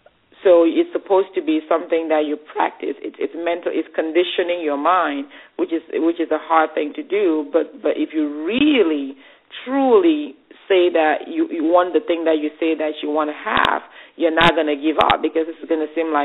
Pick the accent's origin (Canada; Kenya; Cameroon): Cameroon; now in United States; I'm from Cameroon in Africa, and I had this big dream of coming to America.